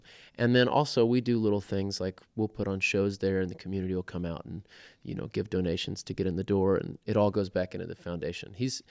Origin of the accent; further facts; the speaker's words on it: Houston, Texas, United States; now in Austin, United States; Yeah, I'm from Houston, so I lived there maybe 6 years ago or something for about a year, and then went to Nashville, went to New York, ended up back in Austin